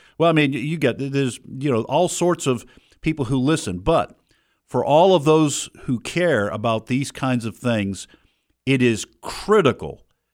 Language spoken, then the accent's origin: English; New Hampshire, United States; I grew up in New Hampshire.